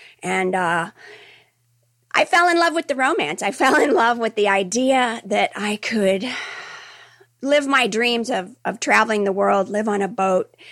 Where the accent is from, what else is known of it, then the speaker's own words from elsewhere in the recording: St. Petersburg, Florida, United States; I'm from St. Pete, Florida.